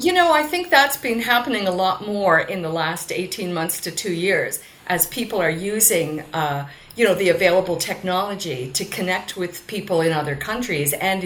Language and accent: English; Toronto, Ontario, Canada; My mother was Spanish, my father was Polish. They met after the Second World War, immigrated to Canada, where I was born a month later in Toronto. So, on the one hand, I'm Canadian by birth, certainly, and it is the country in which I grew up.